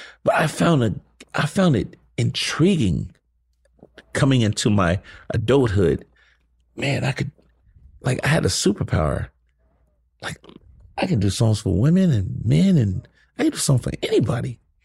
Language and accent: English; Atlanta, Georgia, United States; So and I'm from Atlanta. Like, I'm a real ATLian too, right?